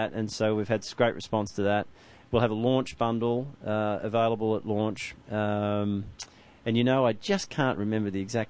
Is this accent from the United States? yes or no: no; Australia; being an Australian, going to India